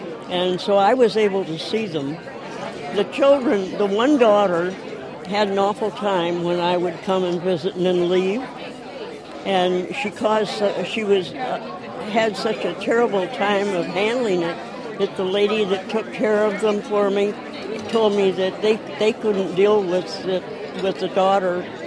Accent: South Lyon, Michigan, United States; I'm from South Lyon, Michigan

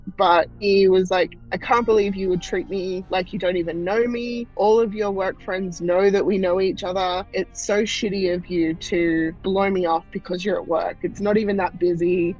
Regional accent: Australia

